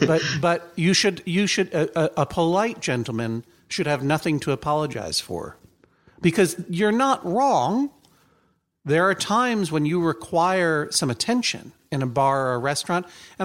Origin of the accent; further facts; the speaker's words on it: Milwaukee, Wisconsin, United States; pardon me, but I am from Milwaukee, and this does not comport to my standards.